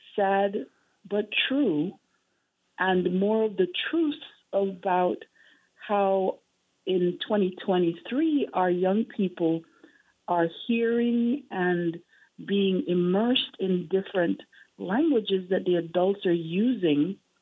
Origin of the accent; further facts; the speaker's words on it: Jamaica; born there; I'm Jamaican born.